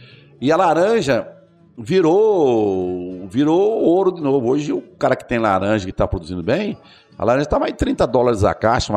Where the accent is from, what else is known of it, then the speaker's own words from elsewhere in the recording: Martinho Prado, São Paulo, Brazil; also born or lived in Conchal; Eu nasci em Conchal, mas nós mudamos assim para 10 quilômetros de Conchal, já pulo um rio, aí se chama Martinho Prado, onde eu cresci, um vilarejo, no município de Mogi Guaçu já.